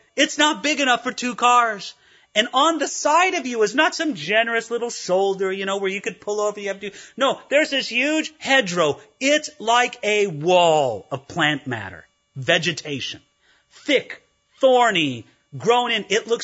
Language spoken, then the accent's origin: English; California, United States; Now, when I grew up in California, I knew what a hedge was.